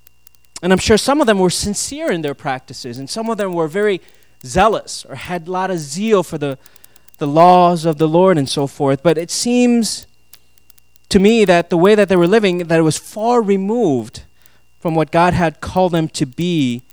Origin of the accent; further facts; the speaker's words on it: Midwest, United States; growing up in the Midwest and experiencing white Christmas